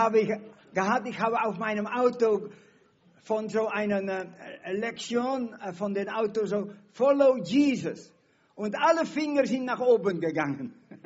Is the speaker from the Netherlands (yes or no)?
yes; Netherlands; Ich bin ein Holländer.